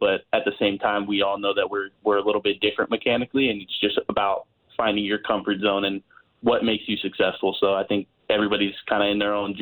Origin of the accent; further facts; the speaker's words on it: California, United States; When I'm from California, so growing up, it was always California, Arizona, Florida. Those are the only places we played.